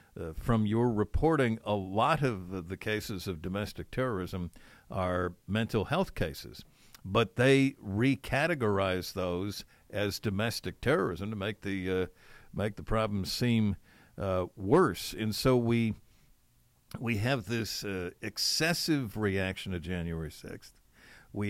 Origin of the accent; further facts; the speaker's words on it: United States; Joe, one thing that just strikes me in regard to this is you're an American, I'm an American